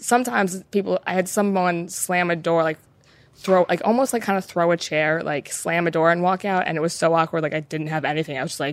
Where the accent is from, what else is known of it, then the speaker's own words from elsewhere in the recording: United States; I'm an American and this is a British show